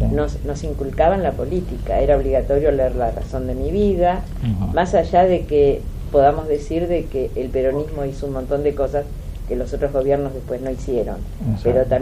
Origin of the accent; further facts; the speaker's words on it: Argentina; Eso es lo que me preocupa porque soy argentina, quiero a mi país